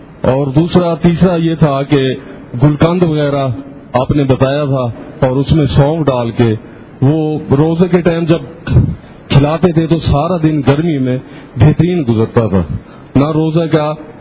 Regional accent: Kahror Pacca, Punjab, Pakistan; میں کروڑ پکے سے آیا ہوں

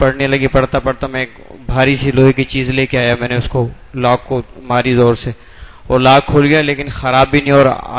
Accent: Sindh, Pakistan; ارے جی میں سندھ سے آیا ہوں جی.

